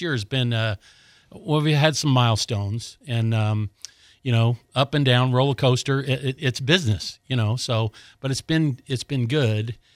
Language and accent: English; Colorado, United States; now in Florida, United States; I grew up in Colorado, we don't need a stinking heater